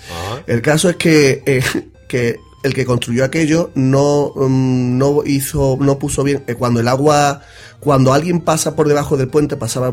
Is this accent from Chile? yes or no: no; Dos Hermanas, Andalusia, Spain; mi pueblo se llama Dos Hermanas, también llamado por algunos aquí Cuatro Tetas.